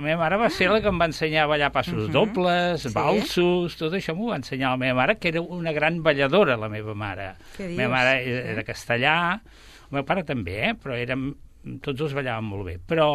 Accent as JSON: {"language": "Catalan", "town": "Sabadell", "region": "Catalonia", "country": "Spain", "said": "Jo sóc sabadellenc, nascut a Sabadell, sí."}